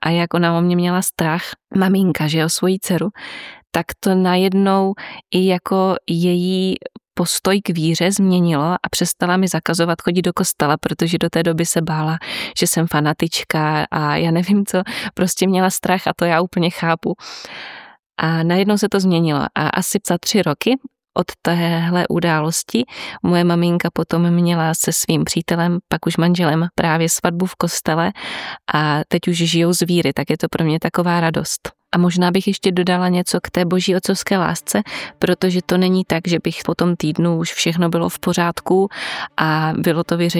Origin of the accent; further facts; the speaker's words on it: Moravian-Silesian Region, Czechia; já jsem z takové malé vesničky u Nového Jičína